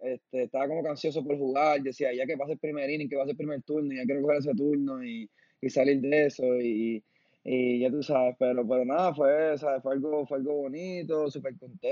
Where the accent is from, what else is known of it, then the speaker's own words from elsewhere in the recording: Vega Baja, Puerto Rico; also born or lived in Manatí; Sí, yo nací en Manatí, me crié entre Vega Baja y Vega Alta.